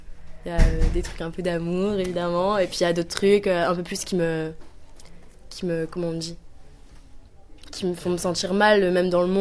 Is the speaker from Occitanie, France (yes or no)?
yes; Montpellier, Occitanie, France; parce que je viens de Montpellier